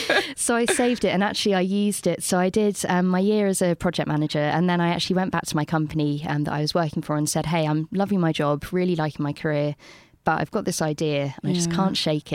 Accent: London, United Kingdom; also born or lived in Bristol; I went back to London and they asked me if I was from Bristol.

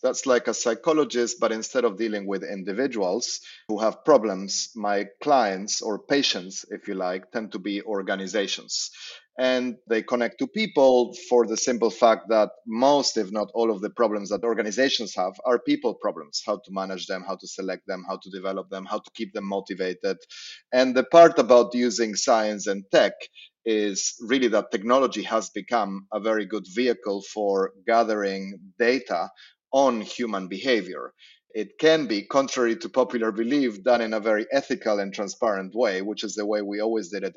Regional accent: Argentina; So I grew up in Argentina, which I think is the only perpetually declining country in the world or in modern history.

